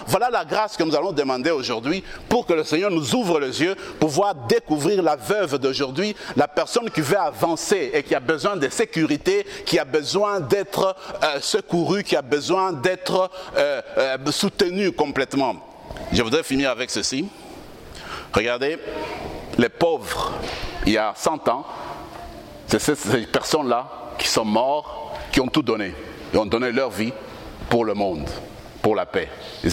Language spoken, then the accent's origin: French; Kivu, DR Congo; les femmes violées dans mon pays d'origine, qui n'ont pas de sécurité dans la province du Kivu